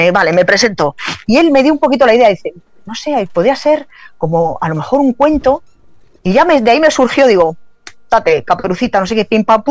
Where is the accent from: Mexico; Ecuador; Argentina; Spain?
Spain; Madrid, Community of Madrid; aquí han nacido mis hijos y aquí y de aquí soy, de Manoteras.